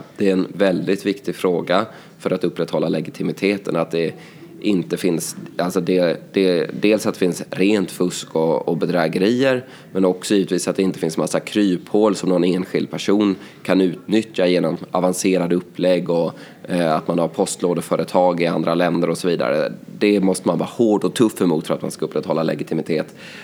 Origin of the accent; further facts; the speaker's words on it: Småland, Sweden; bruket i mina hemtrakter i Småland till exempel, kanske har lagt ner